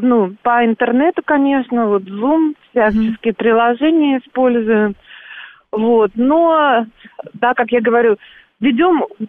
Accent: Saint Petersburg, Russia; also born or lived in Berlin / Toronto; now in Vienna, Austria; я сама из Петербурга родом, выросла

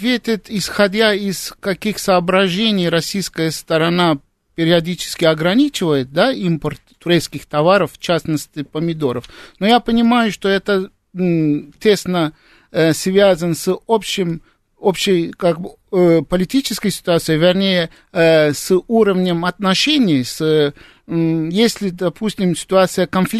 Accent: Turkey; Ну, нет, я родом из Турции, я там родился.

